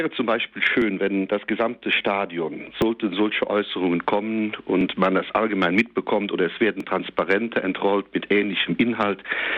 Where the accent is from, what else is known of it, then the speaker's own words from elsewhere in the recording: Eifel, Germany; dann durch die Eifel, also meine Heimat, kam